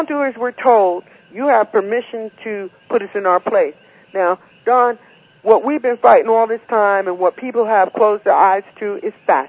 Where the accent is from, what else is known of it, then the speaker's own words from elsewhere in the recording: United States; It has my deepest sympathy, and I'm an American.